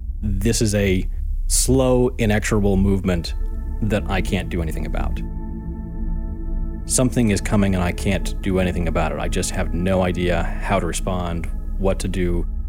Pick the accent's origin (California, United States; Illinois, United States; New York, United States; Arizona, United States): Arizona, United States; New Mexico. Then Arizona, my home state.